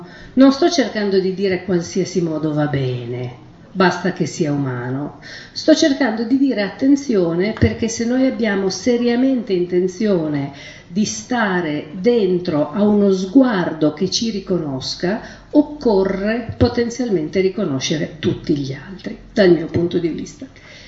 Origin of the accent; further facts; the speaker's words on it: Rosta, Piedmont, Italy; io sono cresciuta a Rosta, che orograficamente è Val di Susa